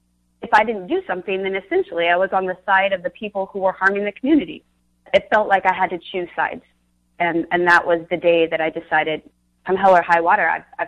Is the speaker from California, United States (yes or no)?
yes; Thousand Oaks, California, United States; even though I grew up in Thousand Oaks, which is just on the other side of the hill.